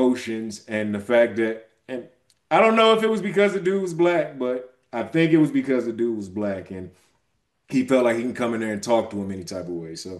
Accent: Michigan, United States; that's my home state of Michigan, right?

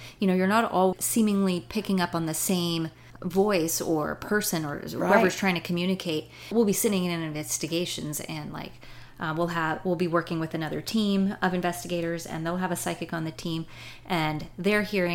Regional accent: Oklahoma, United States; So yes, we are from Oklahoma.

